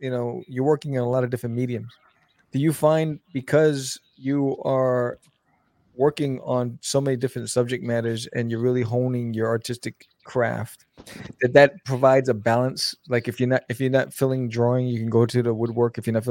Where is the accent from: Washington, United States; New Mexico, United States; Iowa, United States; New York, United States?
New York, United States; Brooklyn; also born or lived in Queens; It's funny because I'm from Brooklyn and from Queens.